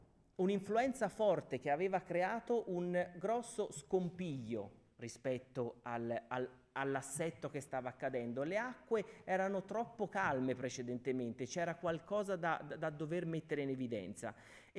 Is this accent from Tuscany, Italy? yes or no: yes; Florence, Tuscany, Italy; accent: Florentine; l'alluvione di Firenze, la mia città, probabilmente il mio accento denota una certa fiorentinità di cui vado assolutamente fiero.